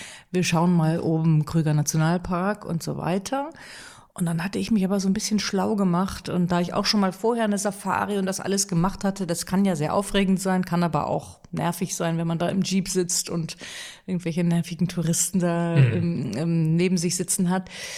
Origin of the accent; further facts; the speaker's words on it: Rhineland, Germany; Ich als Rheinländerin müsste jetzt Köln sagen.